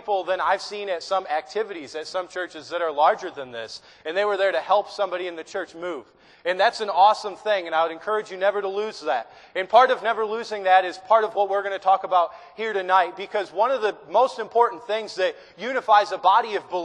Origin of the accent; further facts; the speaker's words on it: Michigan, United States; and I'm from Michigan, so excuse me